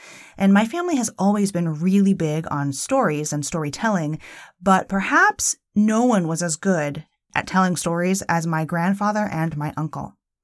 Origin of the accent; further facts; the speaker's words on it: Los Angeles, California, United States; As some of you know, I'm from Los Angeles, but my grandparents lived in Ohio